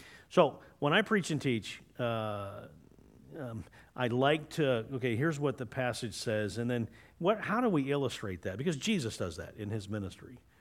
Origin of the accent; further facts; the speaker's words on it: Arizona, United States; I grew up in Arizona. I'm a desert rat, right? We moved, when I was 11, we moved to Arizona. And I love Arizona. I spent 30 years there.